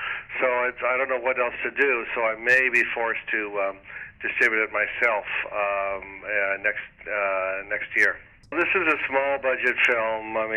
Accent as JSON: {"language": "English", "region": "Oregon", "country": "United States", "lives_now": "New York, United States", "said": "And although I'm from Oregon originally, I like the West Coast."}